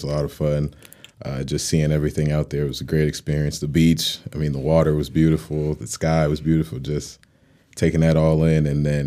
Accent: United States; now in Germany; I'd say being like an American player, import player, the speed of the game is different, especially coming from university.

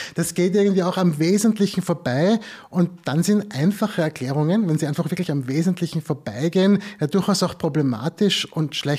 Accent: Austria; wo ich jetzt als Österreicher extra noch nachgeschaut habe

